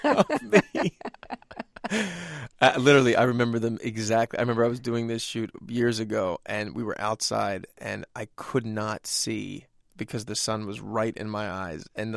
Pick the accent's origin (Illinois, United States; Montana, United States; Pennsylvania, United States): Pennsylvania, United States; Philadelphia; especially for growing up in Philadelphia to have that was really, really interesting.